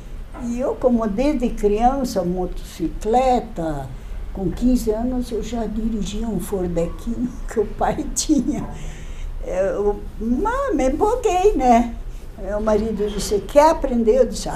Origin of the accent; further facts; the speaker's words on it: Porto União, Santa Catarina, Brazil; also born or lived in Canoinhas; nasci em Canoinhas, vim para Porto União em 1950.